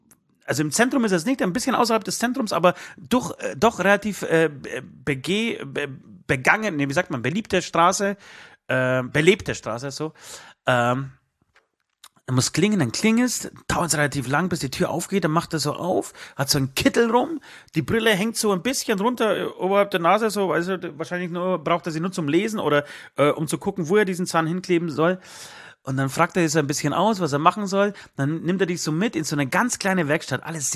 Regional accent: Katowice, Silesian Voivodeship, Poland; meine Familie oder ich komme aus Katowice, grob Tichau, Katowice, Oberschlesien.

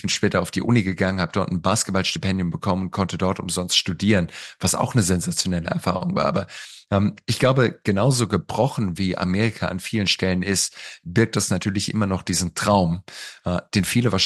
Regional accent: Baden-Württemberg, Germany; Schäklingen, wo ich aufs Internat gegangen bin, direkt neben Blaubeuren, auch einem der schönsten Zipfel Deutschlands. Insofern Grüße auf die Schwäbische Alb, in meine alte Heimat.

